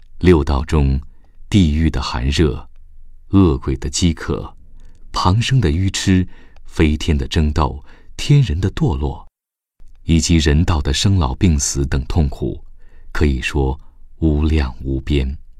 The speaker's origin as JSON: {"language": "Chinese", "region": "Sichuan", "country": "China", "tie": "born or raised there", "said": "在我的家乡甘孜州，"}